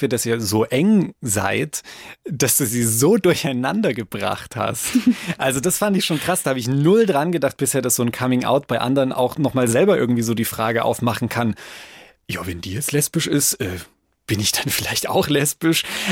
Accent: Bavaria, Germany; ja, ich bin in Franken aufgewachsen.

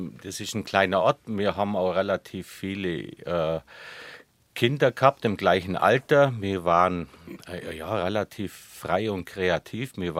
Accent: Stiefenhofen, Bavaria, Germany; Nein, ich bin groß geworden in Stiefenhofen.

